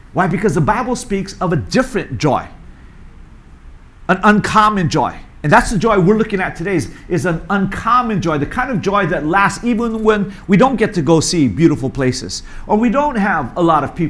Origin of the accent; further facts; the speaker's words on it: Hawaii, United States; also born or lived in New York City; now in Taiwan; I knew her before I came here from New York City. Bertine was with us. Yeah. Kat, who's from where I grew up, Hawaii, you know, so we had that bond.